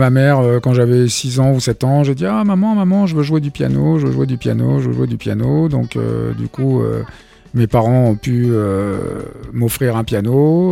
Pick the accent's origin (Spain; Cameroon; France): Cameroon; Moi, j'ai grandi au Cameroun.